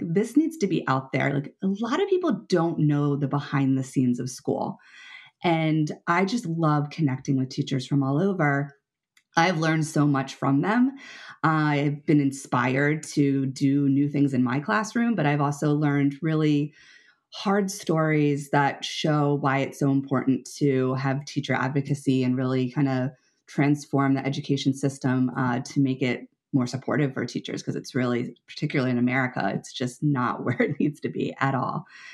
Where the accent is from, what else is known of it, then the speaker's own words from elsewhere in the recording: Pennsylvania, United States; So even though I'm from Pennsylvania, even though I had some connections